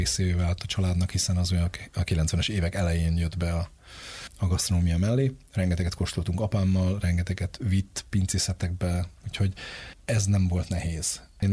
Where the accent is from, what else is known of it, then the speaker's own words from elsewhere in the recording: Budapest, Hungary; bár alapvetően budai gyerek vagyok